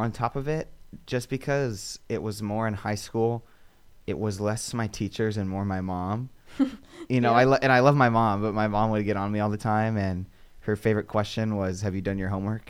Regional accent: Pleasanton, California, United States; I'm from Pleasanton, California, which is about an hour and a half away. It's a really quiet little town. No one's really heard of it.

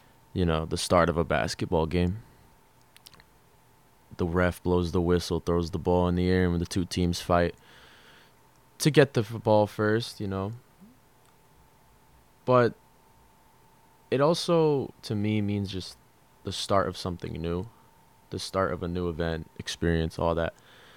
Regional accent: Colorado, United States; I'm from a whole different state. I'm from Colorado, the middle of nowhere.

